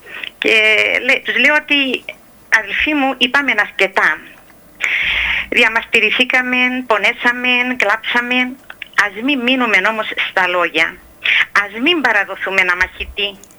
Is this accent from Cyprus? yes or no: yes; Paphos, Paphos District, Cyprus; είμαι από την Πάφο.